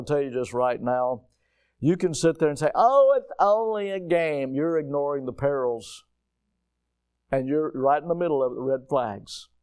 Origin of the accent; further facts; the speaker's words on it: Florida, United States; So I'm from Florida. Okay? I know alligators. I've been around them since I was a kid.